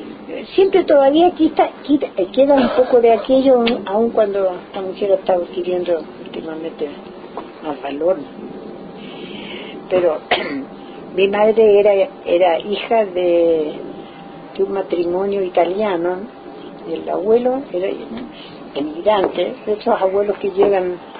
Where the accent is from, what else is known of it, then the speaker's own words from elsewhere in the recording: Buin, Santiago Metropolitan Region, Chile; born there; Yo nací en Buin. Mi familia, la familia de mi padre, había vivido varios años ahí en Buin.